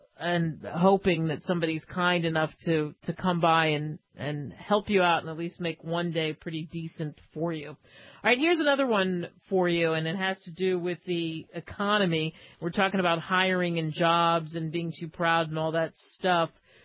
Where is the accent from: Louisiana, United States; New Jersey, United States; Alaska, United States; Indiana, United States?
New Jersey, United States; Campbell's Soup, just a stone's throw away from where I grew up in New Jersey, it's the world's biggest soup maker